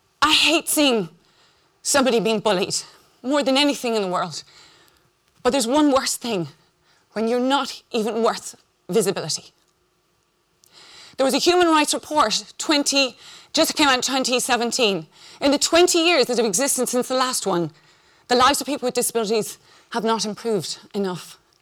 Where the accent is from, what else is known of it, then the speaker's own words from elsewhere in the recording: Ireland; because I'm Irish, Catholic and guilty